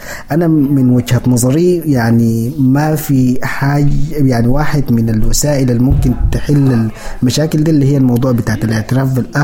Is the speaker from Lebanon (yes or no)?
no; Darfur, Sudan; now in United States; يعني مثلا أنا النهاردة لو طلعت من أمريكا هنا همشي السودان، وفي السودان همشي دارفور، وفي دارفور همشي غرب وسط دارفور